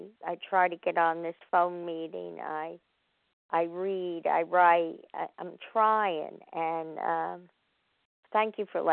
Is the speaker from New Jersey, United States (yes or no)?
yes; New Jersey, United States; I'm from South Jersey, and I'm a compulsive overeater.